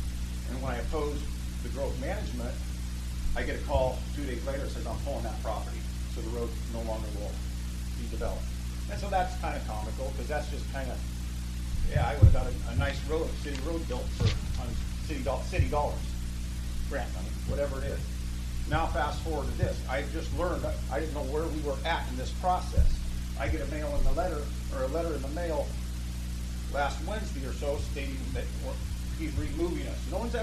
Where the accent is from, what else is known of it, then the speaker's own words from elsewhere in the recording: Natchez, Mississippi, United States; we've grown up, born and raised in Natchez, farmed there for over 50 years.